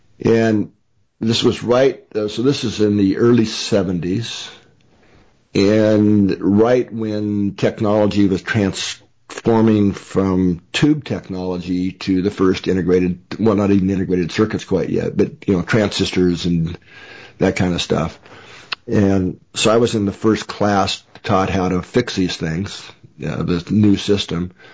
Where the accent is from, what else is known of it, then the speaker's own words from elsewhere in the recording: Missouri, United States; Well, I grew up in Missouri, actually, in the, I guess it would be the northwestern corner, kind of along the Missouri River. I was a small child on a small family farm.